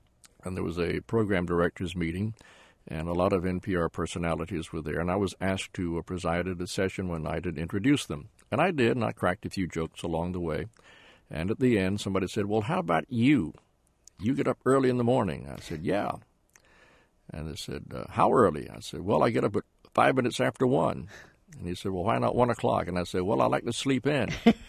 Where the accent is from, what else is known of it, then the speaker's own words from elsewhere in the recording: Goldsboro, North Carolina, United States; outside of my hometown of Goldsboro, North Carolina.